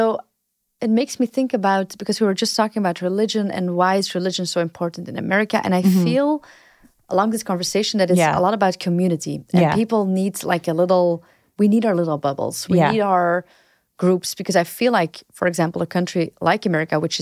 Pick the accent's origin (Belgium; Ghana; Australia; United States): Belgium; Antwerp, Flanders; English is a second language; but I'm from Antwerp. Ik ben van Antwerpen, dus ik mag dit zeggen.